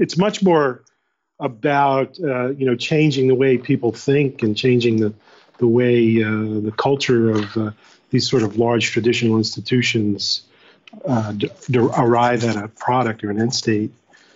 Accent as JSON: {"language": "English", "town": "New York City", "region": "New York", "country": "United States", "tie": "born or raised there", "said": "I grew up in New York City in Brooklyn, and we were city champs 1 year"}